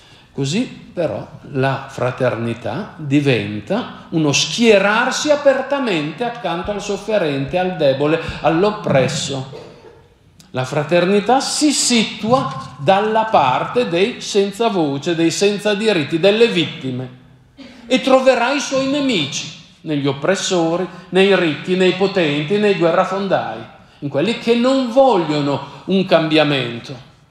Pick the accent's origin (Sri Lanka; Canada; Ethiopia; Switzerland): Ethiopia; Se qualcuno mi chiede di che etnia sono, io dico: io sono etiope